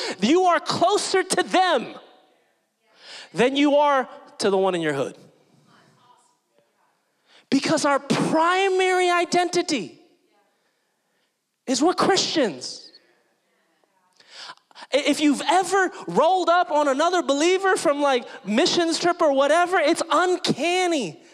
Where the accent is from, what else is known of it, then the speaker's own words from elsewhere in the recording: Philippines; I chose to be an American. It's a part of my identity. Okay? I'm also Filipino. And I'm a proud Filipino.